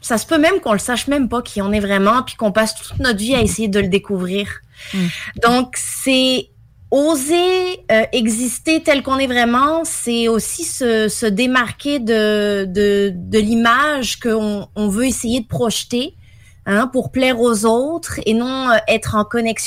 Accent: Provence-Alpes-Côte d'Azur, France; now in Canada; quand je suis arrivée au Québec, on s'entend, moi, je viens de la Côte d'Azur

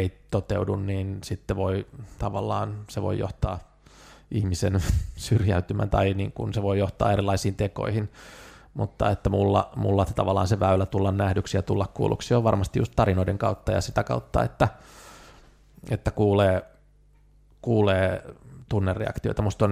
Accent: Vantaa, Uusimaa, Finland; että pysty lapsena siellä Vantaalla, niin faija toi videokameran viikonloppuisin töistä kotiin

